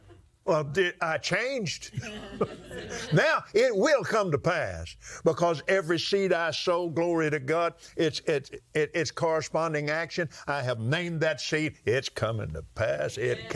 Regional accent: Abilene, Texas, United States; there were about 20,000 people there in Abilene when I was born in Lubbock, but 6 weeks later we moved to Abilene.

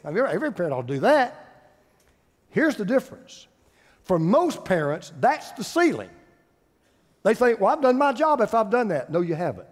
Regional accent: Oakwood, United States; I mean, I grew up in Oakwood. We really had a Floyd the barber and we had an Otis the drunk.

